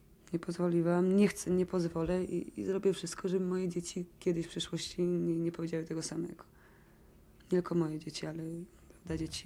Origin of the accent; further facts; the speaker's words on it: Silesian Voivodeship, Poland; Jestem w ogóle Ślązaczką.